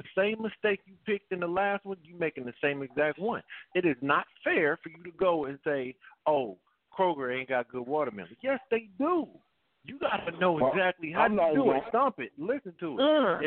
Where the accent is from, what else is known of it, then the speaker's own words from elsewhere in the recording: Philadelphia, Pennsylvania, United States; I'm from Philly, but my grandmother's from the South.